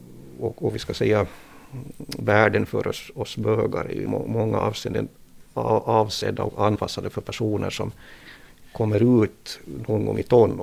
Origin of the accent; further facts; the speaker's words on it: Turku, Southwest Finland, Finland; Jag är uppvuxen i Åbo. Jag har bott här då i 50 år.